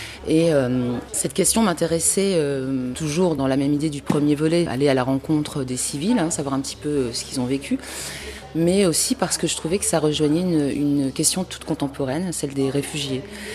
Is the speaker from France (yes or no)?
yes; Fourmies, Hauts-de-France, France; born there; je suis née à Fourmies.